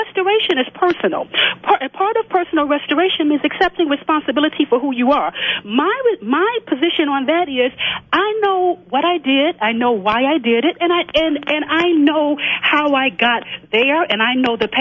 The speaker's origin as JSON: {"language": "English", "town": "Chicago", "region": "Illinois", "country": "United States", "said": "At that point, I was in Wisconsin, but I'm originally from Chicago."}